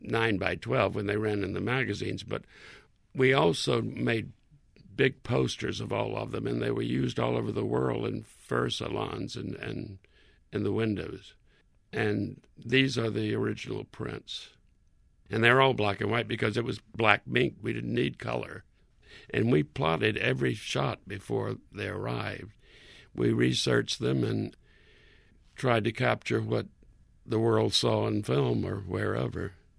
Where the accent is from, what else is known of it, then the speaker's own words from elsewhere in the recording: Hattiesburg, Mississippi, United States; I grew up in Hattiesburg, Mississippi, and I spent my life in the movies because there was nothing else to do there.